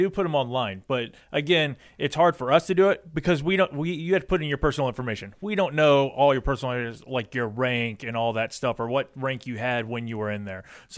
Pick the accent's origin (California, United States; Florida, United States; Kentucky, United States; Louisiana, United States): Florida, United States; I mean, I grew up in Florida, and you want to talk about bases?